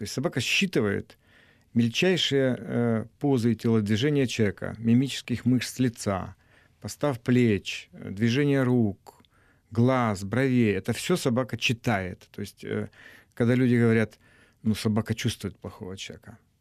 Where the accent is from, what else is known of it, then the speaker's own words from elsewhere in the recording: Cherkasy, Cherkasy Oblast, Ukraine; в моем родном городе, где я родился, в Черкасах